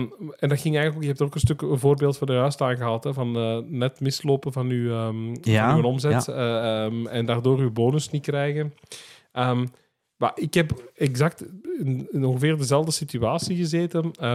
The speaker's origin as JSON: {"language": "Dutch", "region": "Antwerp", "country": "Belgium", "said": "Ja, we zijn uiteindelijk van Antwerpen."}